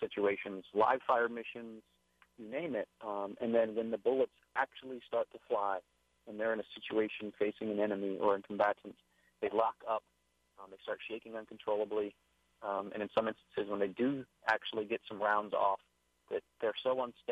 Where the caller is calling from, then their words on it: Kaneohe, Hawaii, United States; I'm calling from Kaneohe.